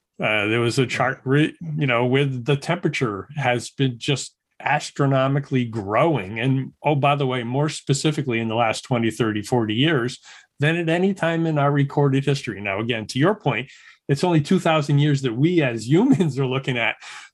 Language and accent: English; Pawtucket, Rhode Island, United States; I grew up in Pawtucket, Rhode Island.